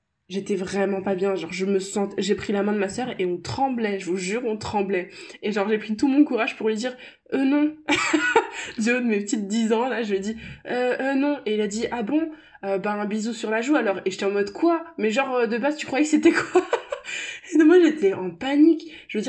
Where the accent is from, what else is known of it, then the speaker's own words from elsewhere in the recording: Paris, Île-de-France, France; Moi, je sais qu'en grandissant à Paris, il y a souvent des gens chelous quand même.